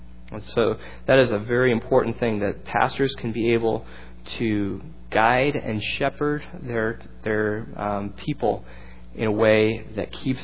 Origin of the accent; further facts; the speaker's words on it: United States; There is obviously the potential for me as an American to go to Zambia